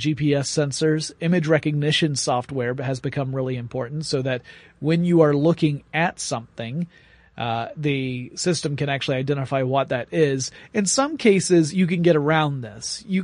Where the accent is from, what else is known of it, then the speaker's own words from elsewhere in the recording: Atlanta, Georgia, United States; You're here in my hometown, Atlanta, Georgia